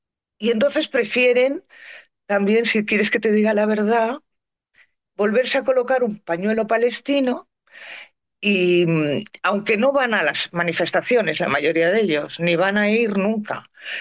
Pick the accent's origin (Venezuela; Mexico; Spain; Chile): Spain; Catalonia; yo no puedo votar a Trump porque soy española, ¿no? Catalana.